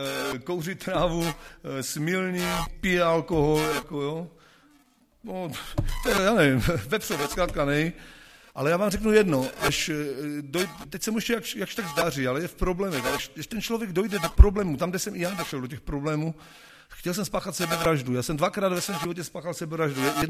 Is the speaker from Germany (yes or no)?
no; Slovakia; pocházíme ze Slovenska.